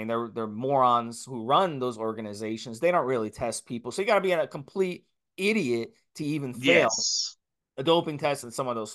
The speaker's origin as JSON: {"language": "English", "country": "United States", "said": "which, you know, as an American, I have no fucking clue even what rugby is."}